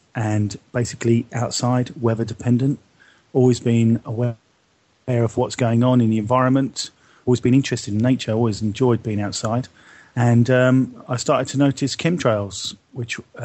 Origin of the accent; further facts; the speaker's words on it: Brighton, South East England, United Kingdom; I grew up in Brighton, which is only 25 miles from one of the busiest airports in the UK.